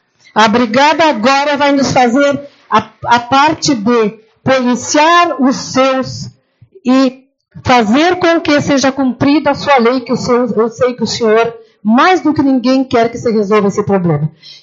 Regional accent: São Marcos, Brazil; born there; Eu nasci em São Marcos, sou moradora do 5º Distrito, do final, já perto do 4º. Vivi 42 anos até aqui, graças a Deus, com o pé fincado nesse chão.

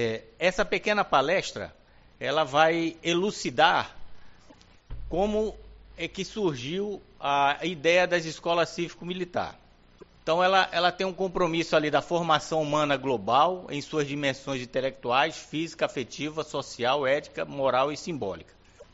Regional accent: Natal, Rio Grande do Norte, Brazil; moved away as an adult; now in Uruguaiana, Brazil; não sou de Uruguaiana, sou natural de Natal, do Rio Grande do Norte.

